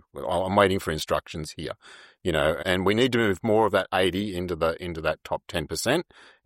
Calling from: Melbourne, Victoria, Australia; Well, I'm down in Melbourne, so raining at the moment

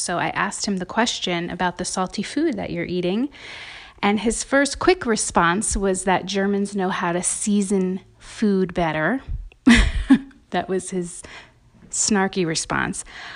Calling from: Denver, Colorado, United States; I'm calling from Denver, Colorado.

